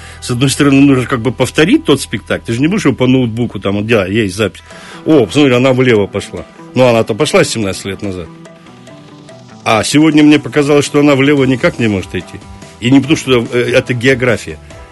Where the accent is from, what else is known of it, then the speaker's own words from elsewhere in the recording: Odesa, Odesa Oblast, Ukraine; Может быть, это Одессу мне напоминает, я сам одессит